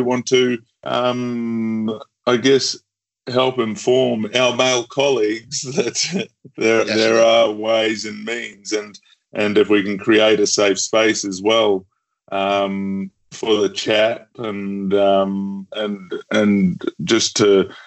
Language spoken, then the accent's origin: English; Australia; also born or lived in New Zealand; Islander by trade, so born in New Zealand and growing up in Australia.